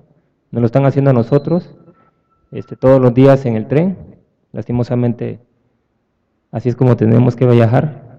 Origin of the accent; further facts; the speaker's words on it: Guatemala; moved away; yo soy guatemalteco, soy de Guatemala, y me siento más oaxaqueño que muchos.